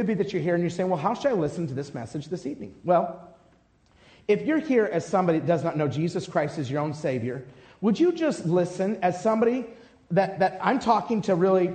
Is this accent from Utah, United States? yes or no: yes; Utah, United States; Or for me, I'm from Utah, right?